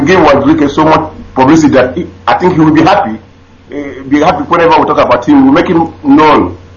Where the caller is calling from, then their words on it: Sweden; I'm calling from Sweden.